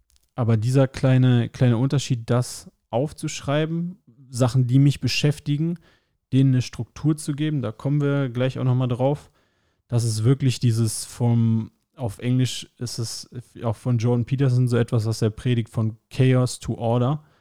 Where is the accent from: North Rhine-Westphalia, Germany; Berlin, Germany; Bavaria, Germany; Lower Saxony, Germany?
North Rhine-Westphalia, Germany; now in Rostock, Germany; Ich lebe in Rostock, das ist so 6 Stunden von meiner Heimat in NRW entfernt, aber auch schon seit wirklich vielen Jahren lebe ich hier.